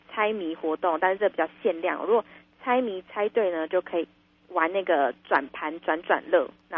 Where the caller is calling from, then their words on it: Penghu County, Taiwan; 在我们澎湖这边的一些面包店都有卖。